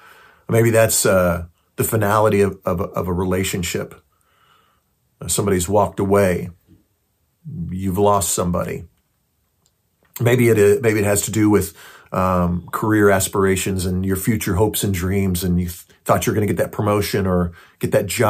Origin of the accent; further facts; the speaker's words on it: California, United States; now in Oklahoma, United States; I grew up in California. Hey, don't hold that against me. I call myself an Okie now.